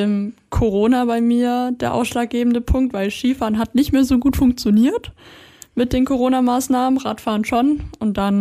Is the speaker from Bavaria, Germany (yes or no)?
yes; Bavaria, Germany; now in Chemnitz, Germany; also ich komme ursprünglich aus Bayern, wohne jetzt in Chemnitz mit meinem Freund zusammen und studiere auch bei der TU Chemnitz.